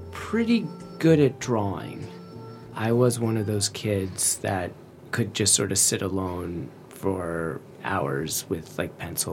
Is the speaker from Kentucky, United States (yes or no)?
no; New York, United States; I grew up in Long Island, sort of just into Nassau County. So it was like a nice Jewish neighborhood, but a suburb of New York City.